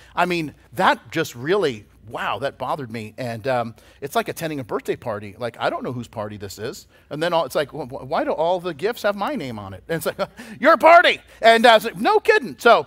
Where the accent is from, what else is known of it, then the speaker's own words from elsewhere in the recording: Boston, Massachusetts, United States; In my sister's basement, and I grew up in Boston, and that's where she lives.